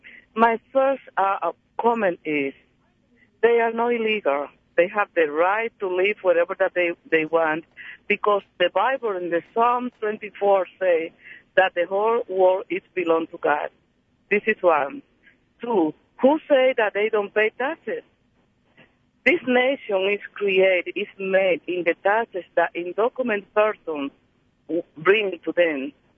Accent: Dominican Republic; English is a second language; If they can come to our country, and I am from the Dominican Republic, and they can come to our country and do whatever that they want.

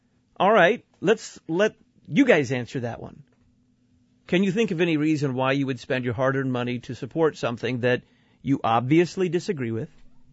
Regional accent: Texas, United States; I can guarantee you, in the state I grew up with, if you're bigamous, I grew up in Texas.

